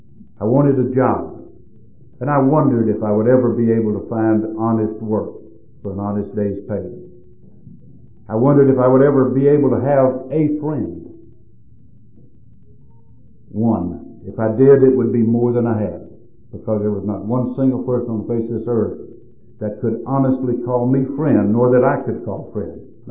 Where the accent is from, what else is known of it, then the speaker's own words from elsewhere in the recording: North Carolina, United States; The first night I walked out, walked back into my hometown down in North Carolina.